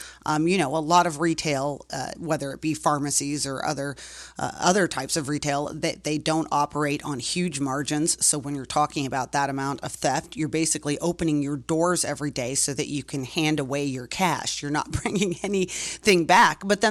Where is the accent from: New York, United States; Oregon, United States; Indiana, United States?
Oregon, United States; Yeah, just on a personal note, I grew up in Oregon, outside of Portland